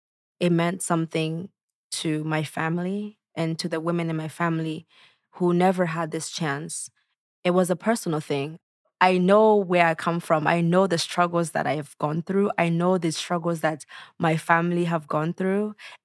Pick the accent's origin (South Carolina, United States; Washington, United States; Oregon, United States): Oregon, United States; Portland; So I grew up in North Portland, the St. John's area. Roosevelt High School was an amazing school.